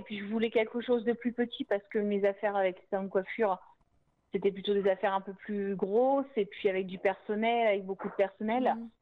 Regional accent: Normandy, France; now in Alençon, France; je suis pas alençonnaise d'origine puisque je suis de Haute-Normandie à la base.

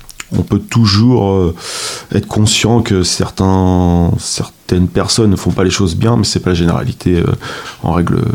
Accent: Alençon, Normandy, France; Alors moi, je suis chevin, je suis né à Alençon

